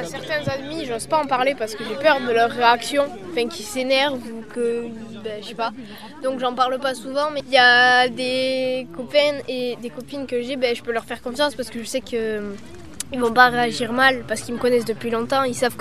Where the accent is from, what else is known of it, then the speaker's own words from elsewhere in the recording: Biel, France; je viens de Biel.